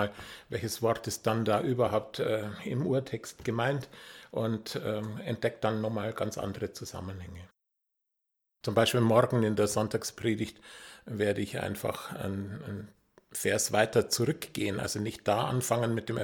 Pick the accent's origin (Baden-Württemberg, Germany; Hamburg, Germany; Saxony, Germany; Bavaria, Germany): Bavaria, Germany; Memmingen; in Memmingen-Amendingen eigentlich in die Pfarrei eingestiegen, in Anführungszeichen als kleiner Ministrant